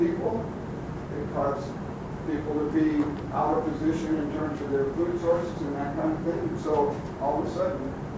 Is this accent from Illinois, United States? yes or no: no; Austin, Texas, United States; I'm from Austin, so I apologize.